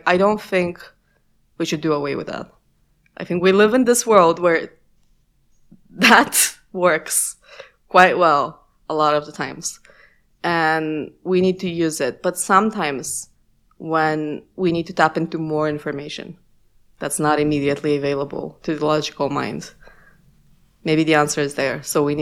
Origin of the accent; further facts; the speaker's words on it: Romania; first language Romanian; English is a second language; and it was in Romanian, which is my mother tongue.